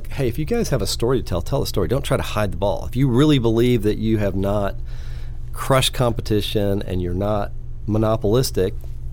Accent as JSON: {"language": "English", "region": "California", "country": "United States", "tie": "born or raised there", "said": "I don't think the public until today mostly knew that I grew up in California."}